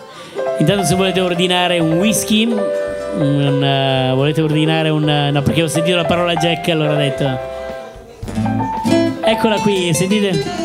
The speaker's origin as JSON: {"language": "Italian", "region": "Lombardy", "country": "Italy", "accent": "Milanese", "said": "Io milanese."}